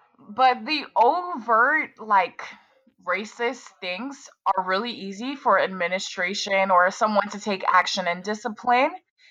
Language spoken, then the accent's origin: English; Collegeville, United States; also born or lived in Ghana; I'm pretty much from Collegeville, except my parents were born in Burundi. So I'm 100% Burundian and I'm a third culture kid because I was born in Ghana.